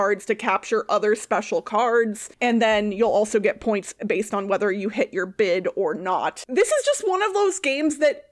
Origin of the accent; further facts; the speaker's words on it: Midwest, United States; now in Las Vegas, United States; I am 39 years old. I grew up in the Midwest, but I now live out in Vegas. So yeah, I had a traditional Midwestern upbringing